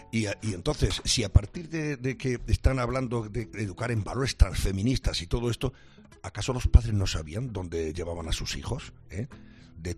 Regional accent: Andalusia, Spain; y yo como andaluz lo repruebo totalmente

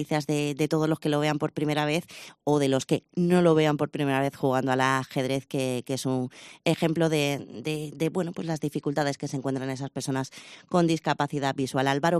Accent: Cartagena, Bolívar, Colombia; los que nos escuchan desde Cartagena. A todos les llevo precisamente a mi tierra porque vamos a hablar de teatro.

